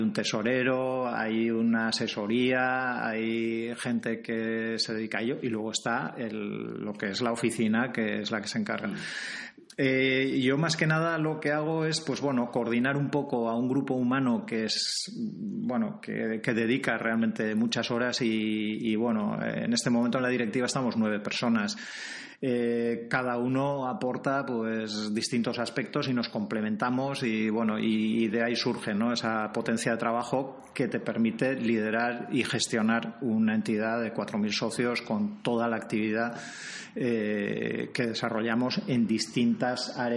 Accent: Hernani, Basque Country, Spain; now in San Sebastián, Spain; Yo soy de Hernani, he sido, antes de ser socio del Club Vasco de Camping, lo he sido del Mendizmendi de Hernani. Me vine a vivir a Donosti hace ya unos cuantos años, hace 20 y tantos años

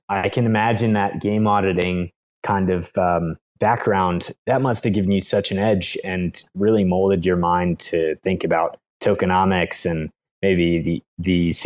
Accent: Philadelphia, Pennsylvania, United States; also born or lived in California; now in Colombia; I'm in Colombia right now. I'm from Philadelphia area, and spent a lot of time in California and San Diego for the last few years.

